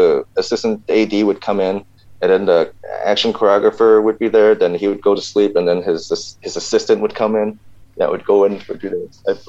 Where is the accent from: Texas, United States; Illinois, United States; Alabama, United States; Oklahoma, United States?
Illinois, United States; Really, suburbs outside Chicago, because a lot of my Chicago friends, they don't like it when I say I'm from Chicago. They're like, "You're not from the city. You're from the suburbs."